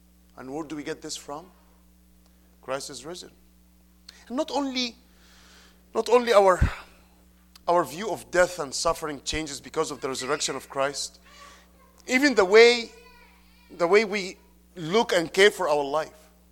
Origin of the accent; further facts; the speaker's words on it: Egypt; English is a second language; As you all know, I am from Egypt.